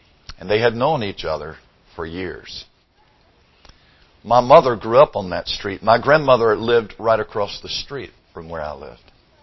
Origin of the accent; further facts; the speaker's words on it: Dothan, Alabama, United States; I grew up in South Alabama in a little town called Dothan. It's when I was growing up there, primarily an agricultural region. It's big peanut country.